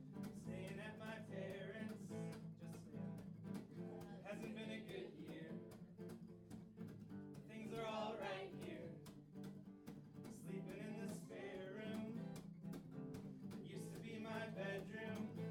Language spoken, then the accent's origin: English; Michigan, United States; I grew up in West Michigan, and it's so Christian there.